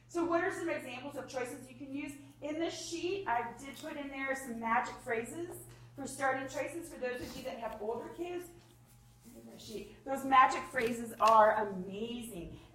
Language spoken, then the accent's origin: English; Michigan, United States; I'm from Michigan. I'm like, oh my God, this sun for 3 days. This is awesome.